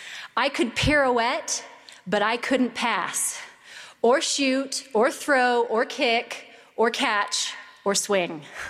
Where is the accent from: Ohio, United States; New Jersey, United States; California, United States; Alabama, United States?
California, United States; I grew up in California, my husband in England and Saudi Arabia. I was raised in the church from birth.